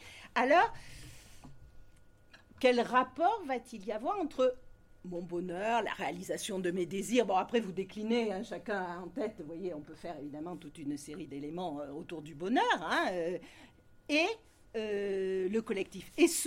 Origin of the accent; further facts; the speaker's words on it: Marseille, Provence-Alpes-Côte d'Azur, France; je suis marseillaise, donc je pense plutôt à la mer